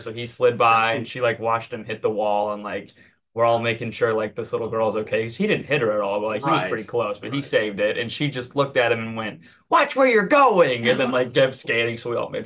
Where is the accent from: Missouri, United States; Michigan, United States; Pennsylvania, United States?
Missouri, United States; Lee's Summit; I'm from Lee Summit, Missouri. I attend Liberty Street Community of Christ in Independence. Grew up always going to church.